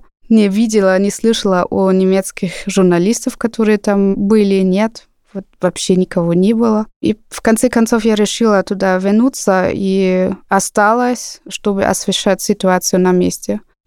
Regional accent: Germany; Russian is a second language; русский отец, он сам из Питера, и немецкая мать. Отец со мной не говорил на русском. То есть я родилась в Германии, я там выросла, как обычная немка.

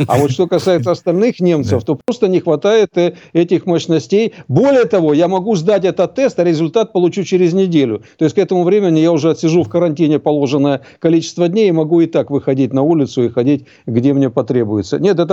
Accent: Germany; Я, как каждый немец, отношусь к категории людей, которые уважают законы и правила.

